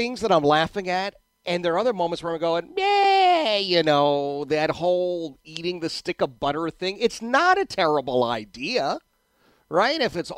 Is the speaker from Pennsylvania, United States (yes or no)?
yes; Philadelphia, Pennsylvania, United States; I'm a kid from the inner city of Philadelphia. My second language is smartass. In fact, that's my first language. English would be the second language.